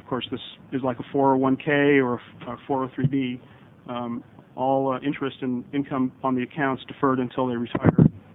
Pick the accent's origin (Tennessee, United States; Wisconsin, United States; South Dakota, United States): South Dakota, United States; I'm from South Dakota, so I don't know. I know small towns, but not this one.